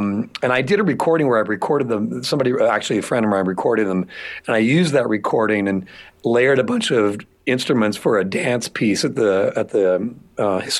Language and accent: English; Asheville, North Carolina, United States; But I grew up in Asheville, North Carolina.